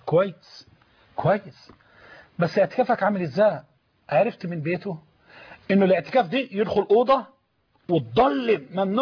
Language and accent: Arabic; Egypt; عندنا كمصريين،